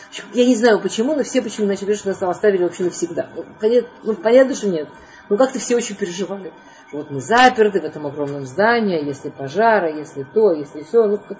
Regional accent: Moscow, Russia; То есть мы там, ребята из Москвы, там приехали

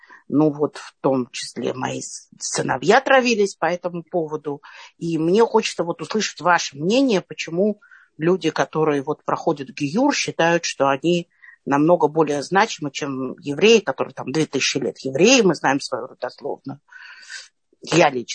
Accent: Saint Petersburg, Russia; Я только из Санкт-Петербурга, нет такого города Питер.

